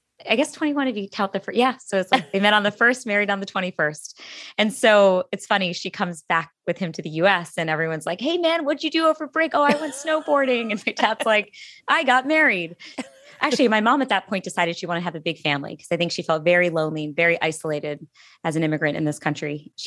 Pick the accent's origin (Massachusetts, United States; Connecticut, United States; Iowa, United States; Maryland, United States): Connecticut, United States; Cheshire; born there; So I was born in Cheshire, Connecticut, which is a suburb outside of New Haven. My parents immigrated from India in the 70s.